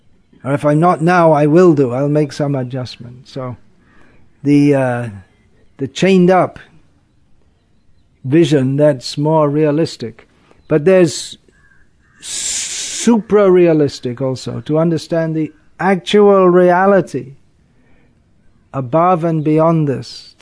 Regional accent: England, United Kingdom; It's French name, so being English, I'm a little wary about pronouncing French words

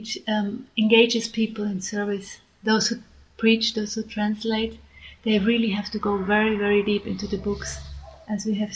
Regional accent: Switzerland; I'm from Switzerland

